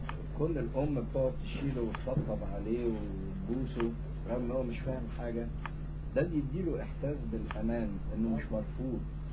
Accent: Egypt

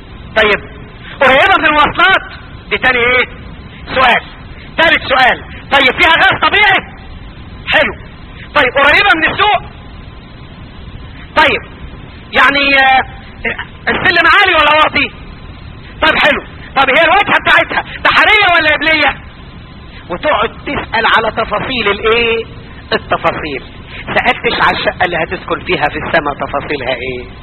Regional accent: Upper Egypt, Egypt; زمان كان عندنا في الصعيد

